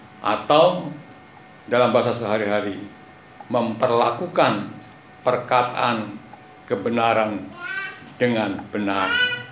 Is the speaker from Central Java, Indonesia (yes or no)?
yes; Magelang, Central Java, Indonesia; Saudara-saudara, saya ini orang asli Magelang.